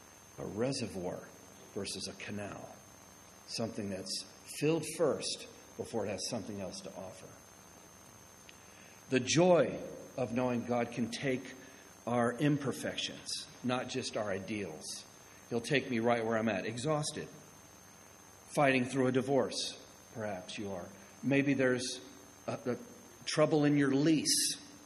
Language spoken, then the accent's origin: English; Florida, United States; I'm from Florida.